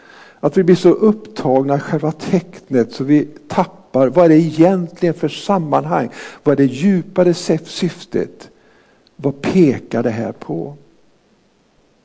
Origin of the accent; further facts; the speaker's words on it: Frista, Sweden; Jag kommer ihåg när jag var barn och jag växte upp som tonåring hemma i Frista.